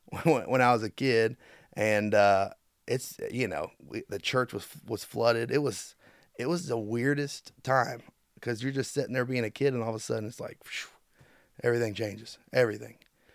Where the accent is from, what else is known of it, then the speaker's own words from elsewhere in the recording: Falmouth, Kentucky, United States; Yeah, I grew up in Falmouth, born and raised there.